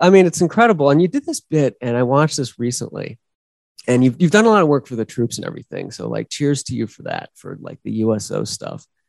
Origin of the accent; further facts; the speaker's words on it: Philadelphia, Pennsylvania, United States; But I'm from Philadelphia originally, where he's from.